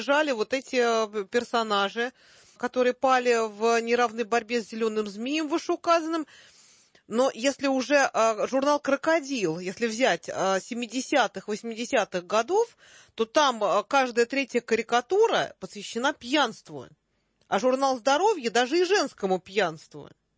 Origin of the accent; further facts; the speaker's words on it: Bulgaria; я родом из Болгарии